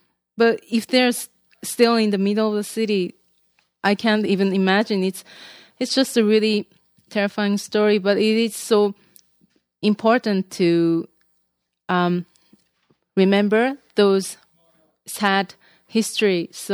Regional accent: Akita, Japan; English is a second language; My hometown is Akita. It's up north

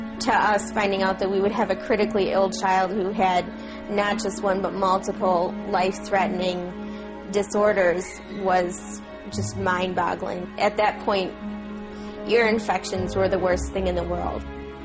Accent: Watertown, Wisconsin, United States; I'm from Watertown, Wisconsin. We've lived in the city of Watertown for about 6 years now.

